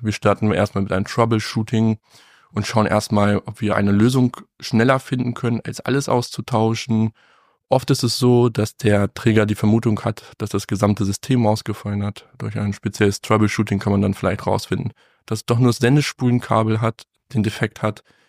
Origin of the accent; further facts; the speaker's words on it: Hanover, Lower Saxony, Germany; Ich bin 35, komme gebürtig aus Hannover. Das hat mich nie aus Hannover vertrieben.